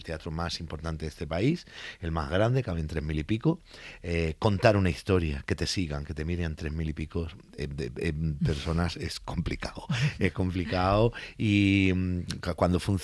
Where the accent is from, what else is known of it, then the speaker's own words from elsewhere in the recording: Málaga, Andalusia, Spain; Chiqui también es de Málaga, es de mi tierra